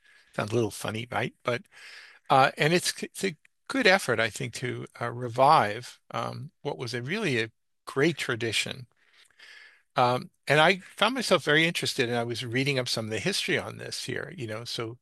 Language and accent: English; United States; I'm an American, really true blue American. I'm proud to be an American.